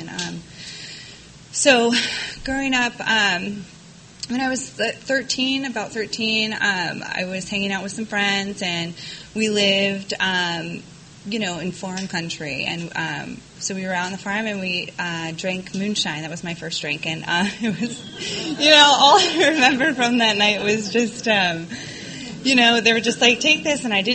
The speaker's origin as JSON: {"language": "English", "region": "Pennsylvania", "country": "United States", "tie": "born or raised there", "said": "I grew up in Pennsylvania, right outside of Pittsburgh, in a small town where everybody knows everybody."}